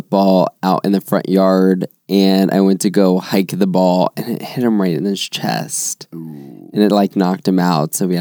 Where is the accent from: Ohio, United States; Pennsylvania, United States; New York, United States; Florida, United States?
Florida, United States; I grew up in Florida, and Brett lived most of his life in Florida.